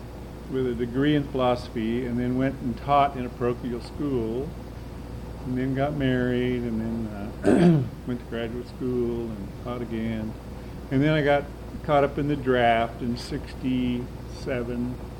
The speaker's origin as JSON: {"language": "English", "town": "Joplin", "region": "Missouri", "country": "United States", "tie": "born or raised there", "said": "I was raised in Joplin, Missouri, a Catholic background, and went to parochial schools. And Catholics in Joplin are a minority"}